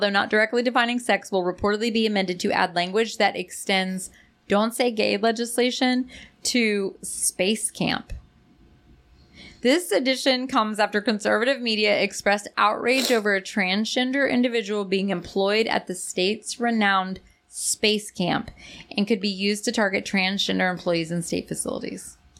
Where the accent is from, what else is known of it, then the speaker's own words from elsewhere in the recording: Ohio, United States; born there; also born or lived in Virginia; But I was born in Ohio.